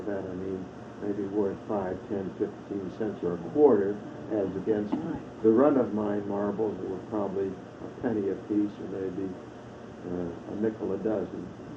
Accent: Steubenville, Ohio, United States; now in Pittsburgh, United States; In fact, the first time we came to Pittsburgh from Steubenville, Ohio, we drove on dirt roads.

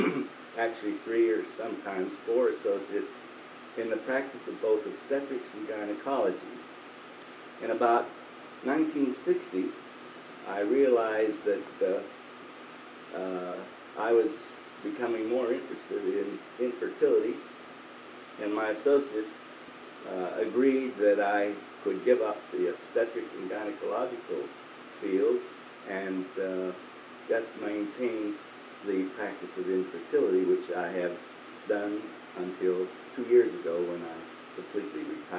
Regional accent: Pittsburgh, Pennsylvania, United States; I was born and raised in Pittsburgh. I was born on the Hill District of the city.

